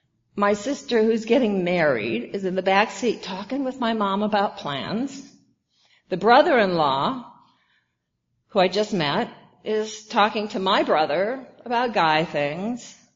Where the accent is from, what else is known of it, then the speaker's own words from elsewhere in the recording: Iowa, United States; accent: Midwest; I was from Wisconsin because they had cheese. You know, it felt more dignified when I was out in the world with my Midwest accent. You know, I couldn't fool them, but Iowa had pigs and corn, and that's how I felt.